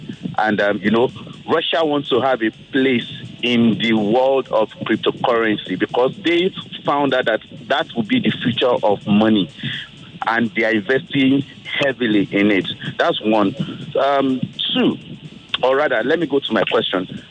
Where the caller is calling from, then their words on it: Surulere, Lagos, Nigeria; I'm calling from Surulere.